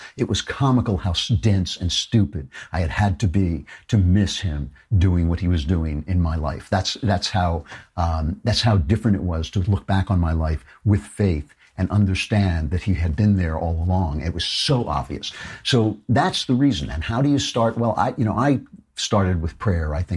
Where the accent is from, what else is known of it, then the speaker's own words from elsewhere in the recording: United States; maybe just because I'm an American